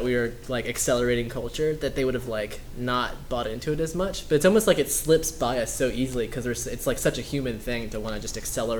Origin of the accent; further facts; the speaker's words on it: Louisiana, United States; Yeah, even though we're from Louisiana.